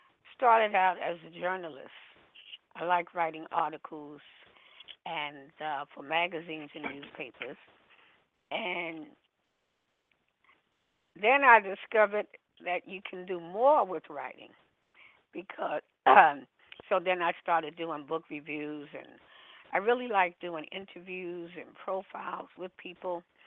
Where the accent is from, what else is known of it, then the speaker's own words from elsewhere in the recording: New York City, New York, United States; now in La Verne, United States; New York City.